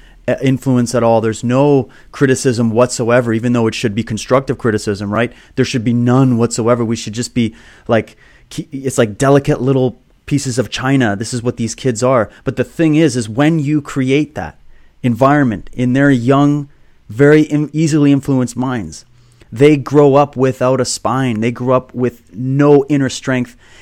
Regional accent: Canada; I'm from Canada, right?

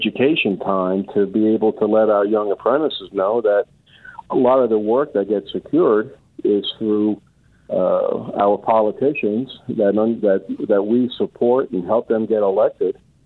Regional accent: New Jersey, United States; you're talking about my home state of New Jersey

